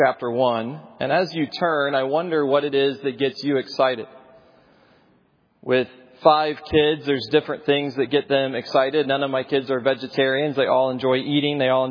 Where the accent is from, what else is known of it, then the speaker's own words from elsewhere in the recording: Indiana, United States; I grew up in Indiana and got to see some snow.